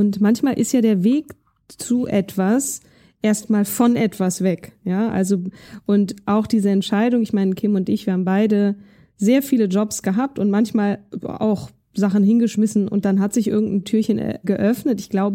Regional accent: Hesse, Germany; Ich komme aus Nordhessen, ich bin auf dem Dorf groß geworden.

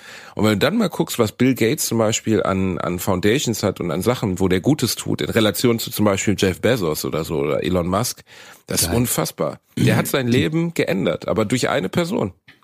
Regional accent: Rotthausen, North Rhine-Westphalia, Germany; ich bin in Rotthausen aufgewachsen, wir sind beide in schlechten Stadtteilen groß geworden

